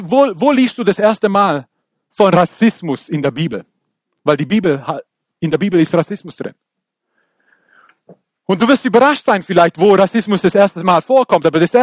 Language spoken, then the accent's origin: German; Baden-Württemberg, Germany; ich bin aufgewachsen am Fuße der Schwäbischen Alb. Und da bin ich aufgewachsen. Da, wo wir sagen nicht Tüte, wir sagen Guck und so Zeug.